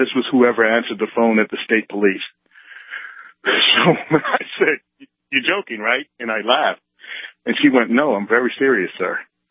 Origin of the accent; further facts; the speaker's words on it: Virginia, United States; moved away as an adult; now in New Jersey, United States; I'm from Virginia originally, where we had a lot of freedom when I was growing up in regards to firearms. And then I joined the military. And after I did my time in the Marine Corps, I got out and moved to New Jersey